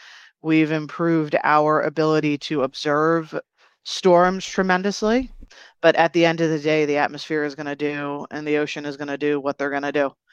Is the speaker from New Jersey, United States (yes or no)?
yes; New Jersey, United States; So, like I mentioned, I grew up in New Jersey and I grew up in central New Jersey